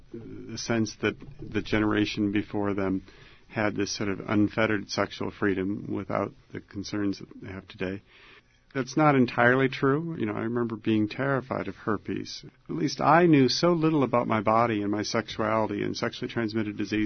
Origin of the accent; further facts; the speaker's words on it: Iowa City, Iowa, United States; I grew up in Iowa City near a college campus, so anti-war protests and civil rights marches were part of my childhood.